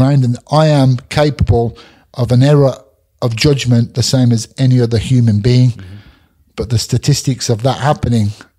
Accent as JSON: {"language": "English", "country": "United Kingdom", "said": "because I was the first and the only guy going over to the US, you know, as a Brit."}